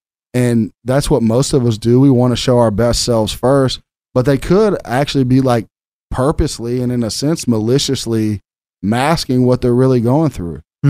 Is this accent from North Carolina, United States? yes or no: no; Memphis, Tennessee, United States; I'm from Memphis.